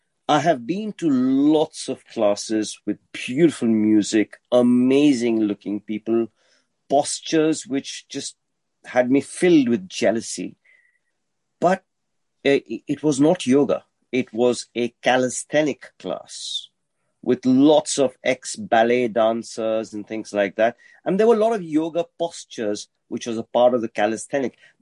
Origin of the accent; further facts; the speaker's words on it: India; Growing up in India, 70s and 80s, India was a closed country, so you couldn't import things in.